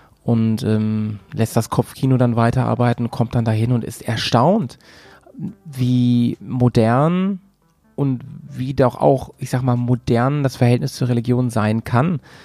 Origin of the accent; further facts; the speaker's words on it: Northern Germany, Germany; ich kann vor allem natürlich immer nur so über Norden, hier über meine Heimat sprechen